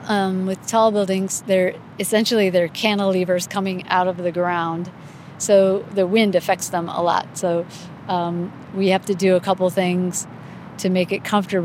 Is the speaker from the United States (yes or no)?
yes; Belvidere, Illinois, United States; It's small town USA. Growing up in Belvidere, like, Chicago was our major city for museums and for, you know, for visiting.